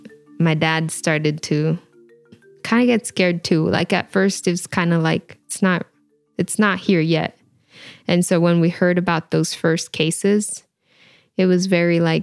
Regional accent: Washington, United States; also born or lived in Idaho, United States; I was born in Washington State, and my parents picked fruits and other crops like potatoes. We would move between Washington State and Idaho back and forth.

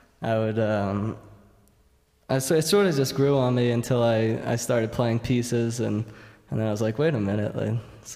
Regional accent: Massachusetts, United States; At first, when I was growing up, my parents would, we're from the Boston area, so we would go to Tanglewood often

